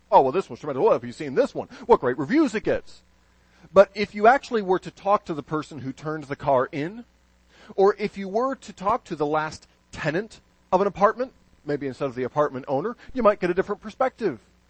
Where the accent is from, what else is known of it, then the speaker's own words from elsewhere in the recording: Jackson, Michigan, United States; I grew up in Jackson, Michigan, and our paper was the Jackson Citizen Patriot.